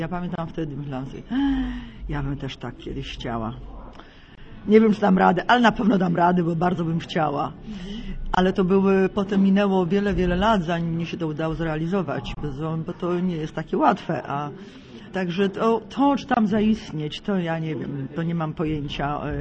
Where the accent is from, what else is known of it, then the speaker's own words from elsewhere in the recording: Warsaw, Masovian Voivodeship, Poland; Tak, ja jestem z Warszawy i mieszkam w Warszawie, tak.